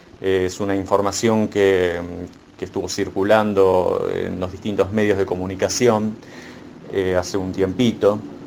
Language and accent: Spanish; Argentina; yo estoy hablando desde lo que yo conozco aquí en mi país, ¿no? En Argentina.